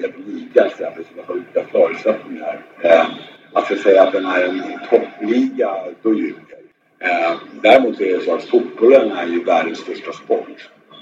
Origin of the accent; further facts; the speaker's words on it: Sweden; now in Thailand; Vi tränar inte på månaderna som man gör hemma i Sverige